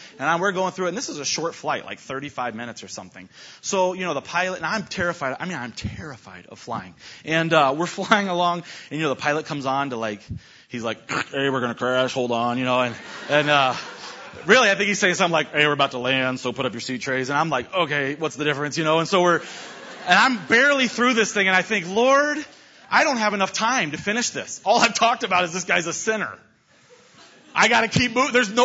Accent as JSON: {"language": "English", "town": "Clearwater", "region": "Florida", "country": "United States", "tie": "born or raised there", "said": "Oh, yeah, I grew up in Clearwater."}